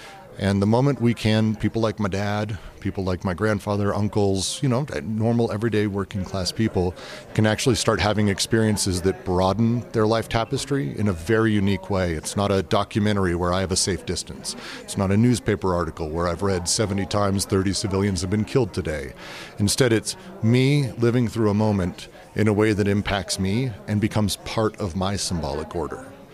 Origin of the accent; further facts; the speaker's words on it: Denver, Colorado, United States; also born or lived in San Francisco / Los Angeles; I grew up in Denver, Colorado. I moved to San Francisco and Los Angeles. That's basically the tapestry of my life.